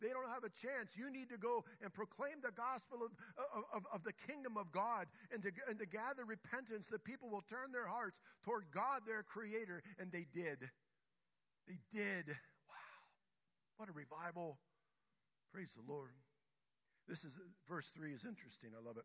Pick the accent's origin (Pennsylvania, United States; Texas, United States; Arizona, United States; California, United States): Pennsylvania, United States; I grew up near Pittsburgh. I remember as a child going to Forbes Field, which is long gone.